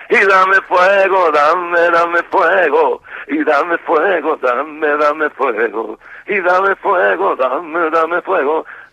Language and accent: Spanish; Cañuelas, Buenos Aires Province, Argentina; yo era un chico de, ponele, 17 años, que yo ya era un travieso, que ya estaba en mi ciudad natal, que es Cañuelas.